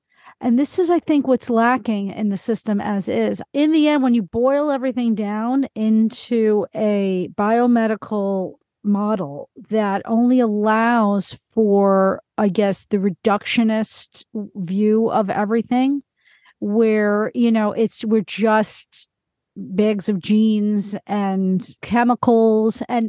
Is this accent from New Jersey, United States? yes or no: no; New York, United States; I mean, New York is very, I'm from New York, you know, it's all about the biomedical.